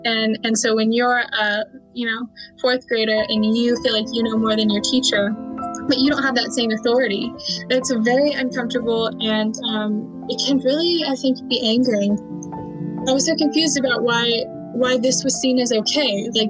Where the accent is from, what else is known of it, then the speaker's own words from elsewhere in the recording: Temecula, California, United States; I'm 18 years old. I'm from Temecula, California, and I'm enrolled in the Kuya Band of Indians and am of Turtle Mountain Chippewa descent.